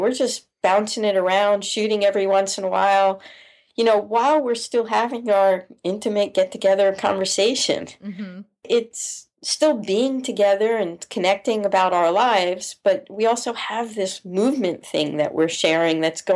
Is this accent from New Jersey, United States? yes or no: yes; New Jersey, United States; That was something that was so alien to them, you know, growing up in New Jersey. Mm-hmm. We didn't see any of those pink flamingos.